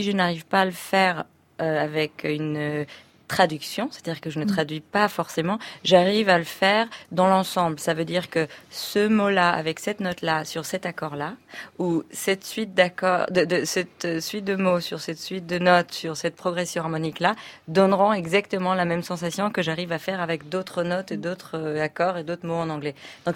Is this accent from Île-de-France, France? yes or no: yes; Paris, Île-de-France, France; je suis de retour entièrement en France, à Paris. Je suis parisienne, je vis en France